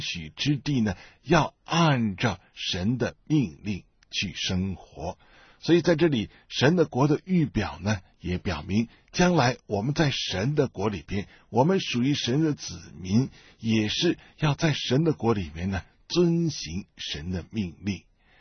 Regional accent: China; 我觉得今天我们作为中国人呢

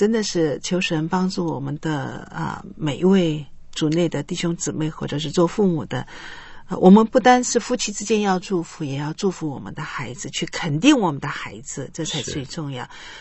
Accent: China; 因为我发现我们中国人呢、刚才邱博士你教导我们

